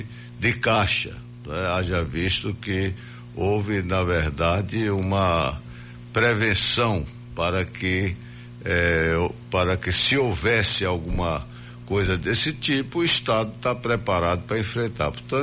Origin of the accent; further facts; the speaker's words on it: Euclides da Cunha, Bahia, Brazil; eu, por exemplo, sou lá da região Nordeste